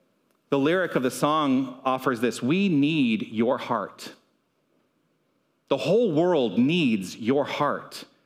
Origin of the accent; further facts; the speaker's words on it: Tucson, Arizona, United States; But I think about, you know, growing up here in Tucson. I was born and raised here in Tucson.